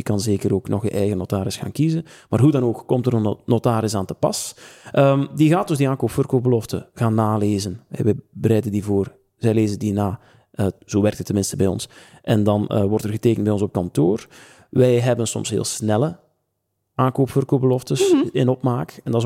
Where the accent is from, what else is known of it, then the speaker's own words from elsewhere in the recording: Izegem, Flanders, Belgium; ik ben van Isegem, dus toen ze daar het ouderlijk huis kochten in de jaren 90